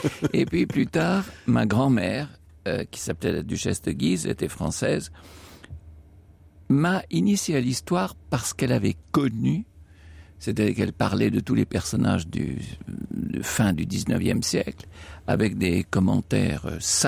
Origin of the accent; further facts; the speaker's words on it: Rome, Lazio, Italy; born there; also born or lived in Morocco; je suis né à Rome et puis la guerre a éclaté alors.